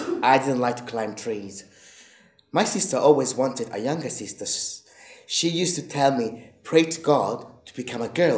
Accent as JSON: {"language": "English", "country": "Italy", "tie": "born or raised there", "also_born_or_lived": "Paris, France / Egypt", "moved": "yes", "lives_now": "-", "said": "I was born in Paris and raised in Italy."}